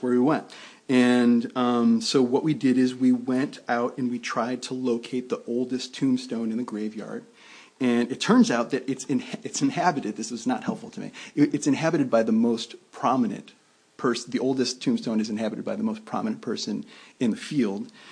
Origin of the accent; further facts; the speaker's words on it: West Seneca, New York, United States; I grew up in the suburbs of Buffalo, New York, in a town called West Seneca.